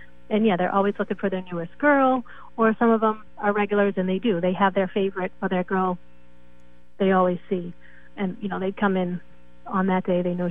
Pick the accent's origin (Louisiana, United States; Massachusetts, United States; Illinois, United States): Massachusetts, United States; Of course, I'm from Massachusetts.